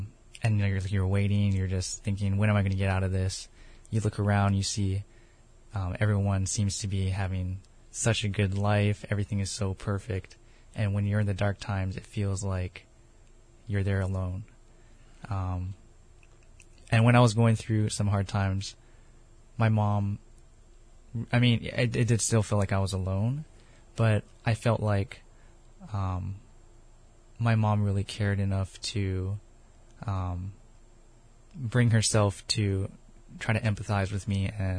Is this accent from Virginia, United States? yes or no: no; Pearl City, Hawaii, United States; Well, I grew up in Pearl City, here on Honolulu in Oahu, Hawaii. And I grew up in a strong Christian home.